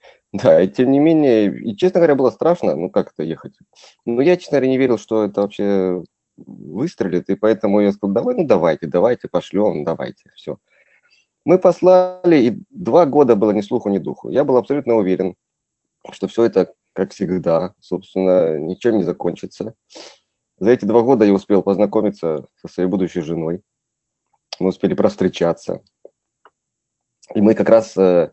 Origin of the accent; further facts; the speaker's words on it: Kharkiv, Kharkiv Oblast, Ukraine; moved away as an adult; now in Australia; Ну, вообще, я из Харькова, то есть из Украины, так сказать. И в Австралии, в принципе, я как бы в Австралии уже вот 14 лет с небольшим.